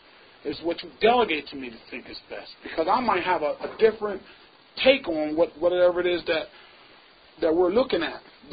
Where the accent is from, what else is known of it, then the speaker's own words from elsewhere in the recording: Lancaster, Pennsylvania, United States; And I'm from Lancaster, PA.